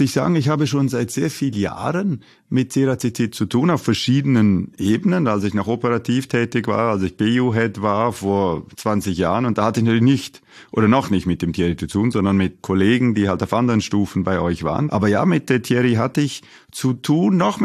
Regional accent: India; Ich bin ja auch in Indien aufgewachsen

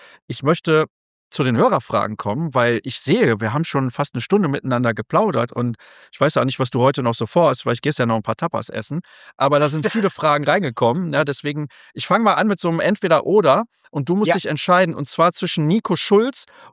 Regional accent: Solingen, North Rhine-Westphalia, Germany; Ja, ich komme ja ursprünglich aus Solingen.

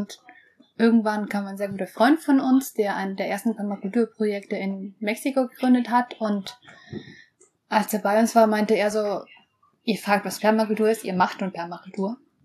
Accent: San Agustin, Huila, Colombia; ich bin in Kolumbien aufgewachsen, im Süden, in einem Ort namens San Agustin Huila, so 1007 Meter Höhe.

